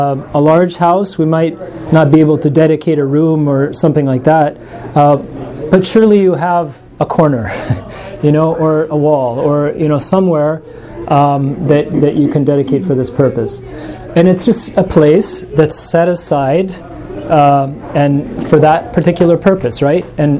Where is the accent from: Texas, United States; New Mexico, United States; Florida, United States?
New Mexico, United States; Santa Fe; I'm from Santa Fe, New Mexico, and this kind of incense is burning everywhere all the time.